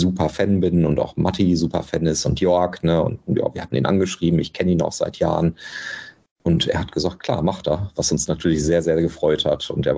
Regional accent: Bochum, North Rhine-Westphalia, Germany; Ich komme ja aus Bochum

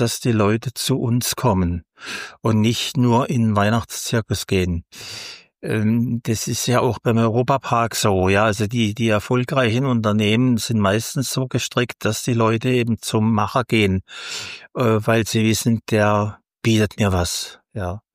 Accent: Freiburg, Baden-Württemberg, Germany; Aber ich bin Freiburger, sie ist ja auch Freiburger. Wir standen beide aus Saviere und wir sind selber ja groß geworden hier

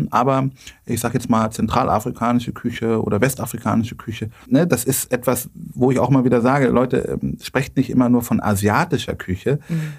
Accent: Goslar, Lower Saxony, Germany; born there; now in Hamburg, Germany; 45. Und ja, bin Vater von einer Tochter, verheiratet, jetzt in Hamburg hier ansässig. Geboren bin ich in Niedersachsen in Goslar.

